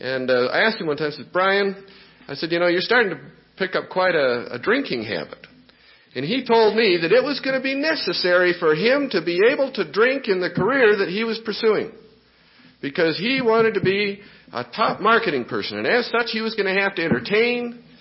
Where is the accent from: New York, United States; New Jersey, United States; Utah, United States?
Utah, United States; See, I grew up in Utah.